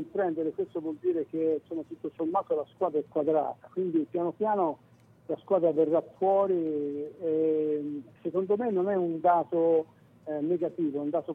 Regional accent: Tuscany, Italy; io sono toscano e sono per la Toscana, non ho campanile.

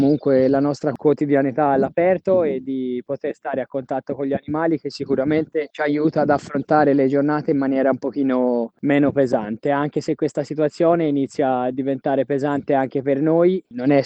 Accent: Siena, Tuscany, Italy; Da Fantino e da Senese mi auguro di poter uscire quanto prima da questa situazione

